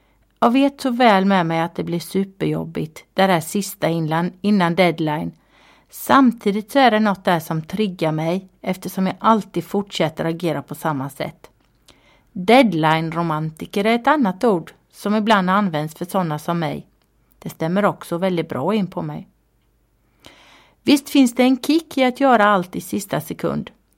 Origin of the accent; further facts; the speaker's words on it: Habo, Jönköping County, Sweden; also born or lived in Falköping; 46-årig tjejkvinna. Jag är född i Falköping och uppvuxen i Habo, dit jag flyttade när jag var 1 år. Fast när jag tänker på det så är jag mer Mullsjöbo än Habobo, eftersom jag har varit Mullsjötrogen sedan 1991